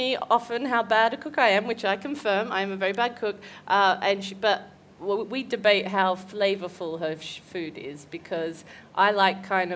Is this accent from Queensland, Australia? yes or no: no; Newcastle, New South Wales, Australia; I grew up in a town called Newcastle, just north of Sydney. It's like a beach town.